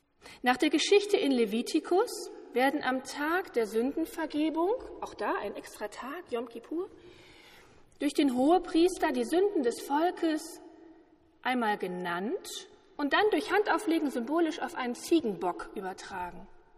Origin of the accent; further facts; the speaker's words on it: Düsseldorf, North Rhine-Westphalia, Germany; So wird er zumindest in meiner alten Heimatregion Düsseldorf genannt.